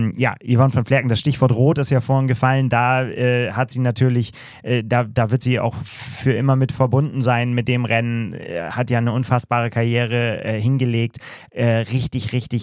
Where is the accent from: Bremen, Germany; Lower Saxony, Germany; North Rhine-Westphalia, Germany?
Bremen, Germany; in Bremen, in meiner Heimatstadt